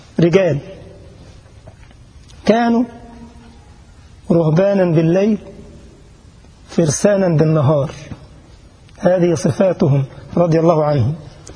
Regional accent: Egypt; هو عندنا في مصر يقول لك من جاور السعيد يسعد.

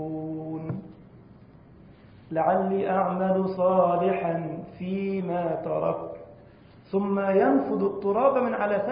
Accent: Egypt; هنقول لك زي يقولوا عندنا في مصر: ده أصل ديت ولا إيه؟

